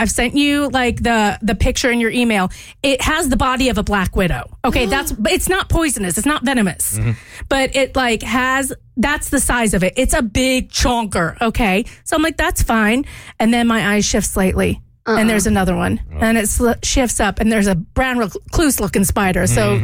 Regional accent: Georgia, United States; also born or lived in Louisiana; Now, I grew up in Georgia and Louisiana, so I've learned to like live symbiotically or in harmony kind of with the spiders.

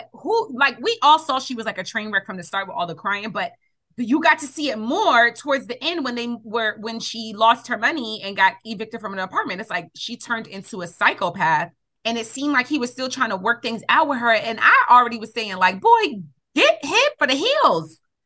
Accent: New York City, New York, United States; we know it growing up in New York City where they'll speak Spanish in front of you, knowing you don't speak Spanish.

